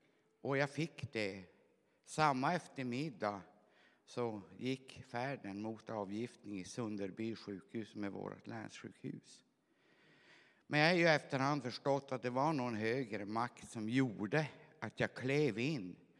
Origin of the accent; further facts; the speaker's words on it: Norrbotten County, Sweden; På min dialekt så är jag ju inte dalmas eller någonting. Jag kom långt upp ifrån Norrbotten.